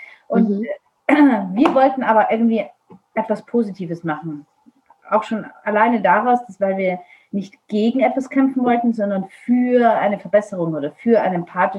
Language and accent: German; Vienna, Austria; born there; Ich bin gebürtige Wienerin.